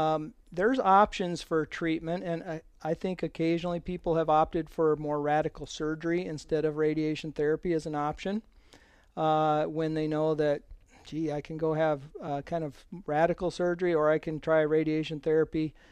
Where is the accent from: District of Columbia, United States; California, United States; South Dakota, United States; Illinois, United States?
South Dakota, United States; Mobridge; Yeah, I grew up in a small rural community. I grew up in Mobridge, 100 miles north of here.